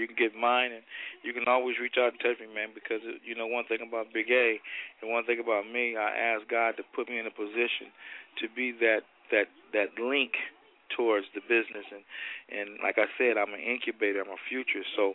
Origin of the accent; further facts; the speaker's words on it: Compton, California, United States; But I accepted that because I'm from Compton. You know, we're from the streets.